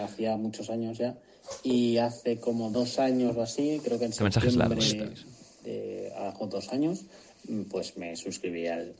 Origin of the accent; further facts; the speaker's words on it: Valencia, Valencian Community, Spain; tengo 35 años, soy de Valencia, como Alex Enent.